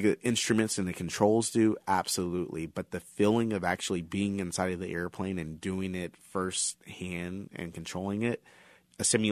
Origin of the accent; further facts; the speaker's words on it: Augusta, United States; got a list of all the local pilots that participated in the program in my hometown of Augusta.